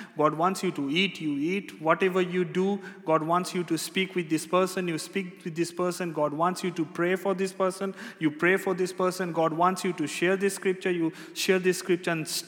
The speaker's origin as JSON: {"language": "English", "country": "India", "said": "I'm from India and we use a lot of spices in our food."}